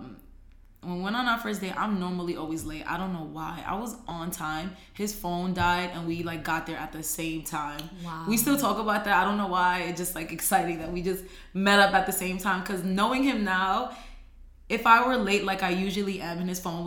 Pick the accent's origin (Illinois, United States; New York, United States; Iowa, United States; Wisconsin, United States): New York, United States; Bronx; I'm from the Bronx, like, don't play me.